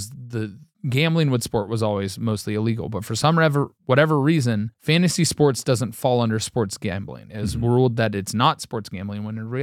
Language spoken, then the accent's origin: English; Cincinnati, Ohio, United States; like we grew up in Cincinnati. Wade and I are obviously Bengals fans